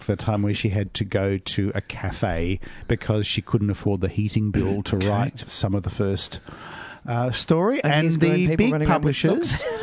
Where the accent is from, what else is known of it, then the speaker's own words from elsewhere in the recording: Victoria, Australia; Yarra Valley. That's where I'm from.